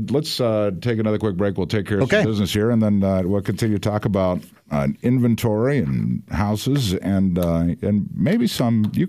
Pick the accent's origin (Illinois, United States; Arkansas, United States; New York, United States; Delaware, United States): Arkansas, United States; We're from Arkansas.